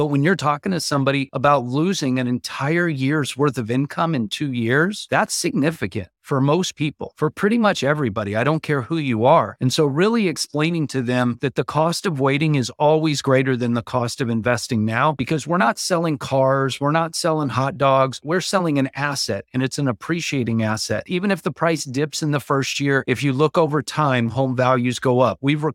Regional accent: Phoenix, Arizona, United States; I grew up in Phoenix.

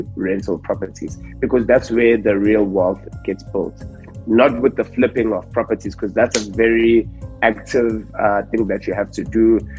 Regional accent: Durban, KwaZulu-Natal, South Africa; English is a second language; now in Johannesburg, South Africa; I'm from Durban, KZN. I grew up there. Then I came to Joburg, like everyone comes to Joburg to study.

